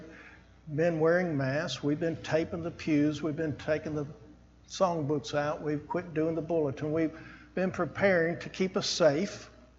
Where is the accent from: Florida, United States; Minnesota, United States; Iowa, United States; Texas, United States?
Florida, United States; Miami; I grew up in Miami, Florida